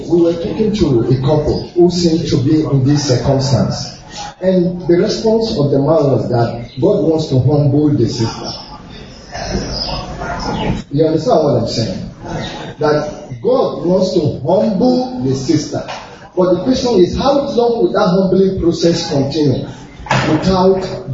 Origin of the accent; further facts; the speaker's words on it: Abuja, Federal Capital Territory, Nigeria; I'm from Abuja, Pastor.